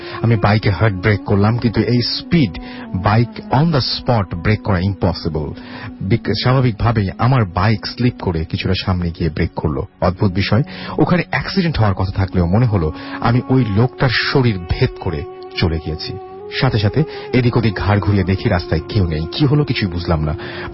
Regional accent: Barisal, Barisal Division, Bangladesh; now in Khulna, Bangladesh; আমিও বরিশালের ছেলে, তাই বরিশালের সবকিছুই আমি জানি, ইভেন আমার দেশের বাড়ি বরিশাল, তবে ফ্যামিলি খুলনাতে থাকে, সেই সুবাদে আমরাও খুলনাতে থাকি।

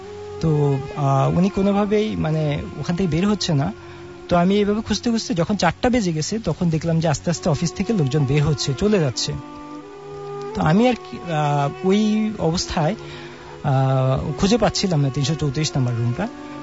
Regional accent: Rampura, Dhaka Division, Bangladesh; High listener … … Rampura Banasree থেকে।

